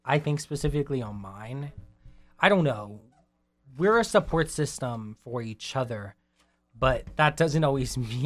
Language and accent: English; Austin, Texas, United States; But when I say, oh, I'm from Austin, Texas, people are like, oh, Austin, that's so cool.